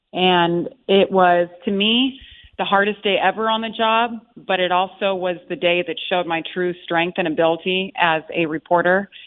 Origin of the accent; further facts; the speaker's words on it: Las Vegas, Nevada, United States; I had to go to the hospital at UMC Trauma Center in Las Vegas, in my hometown, mind you, where my dad used to be a surgeon there.